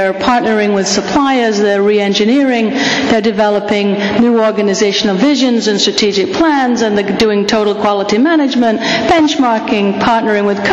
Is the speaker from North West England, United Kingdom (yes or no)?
no; Yorkshire and the Humber, United Kingdom; accent: Yorkshire; So you're getting more of my Yorkshire accent than usual, although I still have quite a strong American accent at this point.